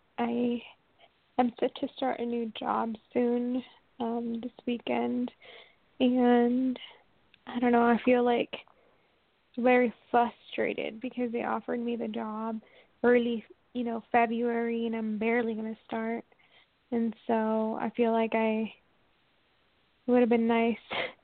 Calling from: Washington, United States; I'm calling from Washington State

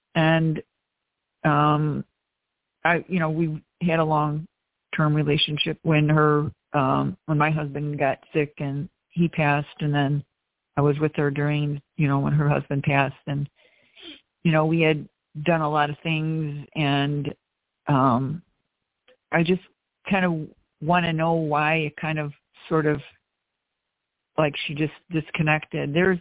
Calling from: Glendale Heights, Illinois, United States; from Glendale Heights.

